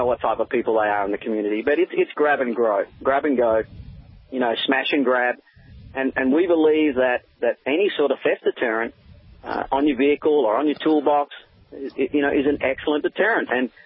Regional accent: Australia; I'm actually in the U.S. at the moment. I'm out here doing a little bit of sales work, but yeah, I'm from Australia. I'm just here for a couple of weeks.

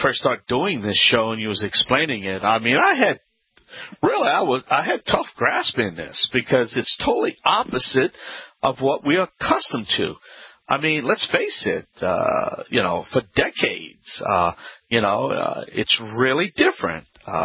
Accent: Louisiana, United States; That's right … … a fully licensed, tested contractor

